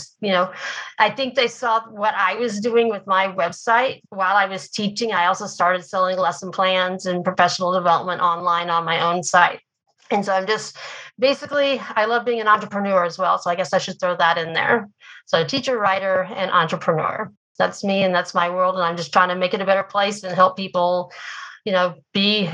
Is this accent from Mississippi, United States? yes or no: no; Oklahoma, United States; born or raised there